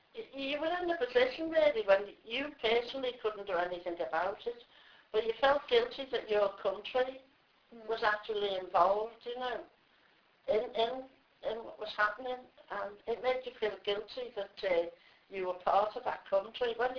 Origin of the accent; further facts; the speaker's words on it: Liverpool, North West England, United Kingdom; I was born in Anfield, the same area I live in now, yeah. Never moved away from it.